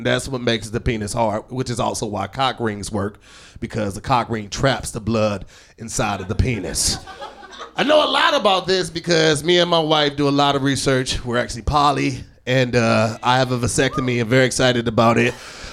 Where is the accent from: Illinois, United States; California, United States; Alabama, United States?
Illinois, United States; East St. Louis; I was raised in East St. Louis, which is like Compton and Watts together, but the size of Toluca Lake.